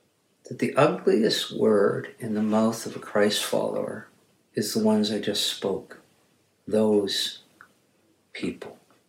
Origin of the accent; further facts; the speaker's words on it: Canada; Actually, as a Canadian pastor, I realized that I was committing myself that worst sin.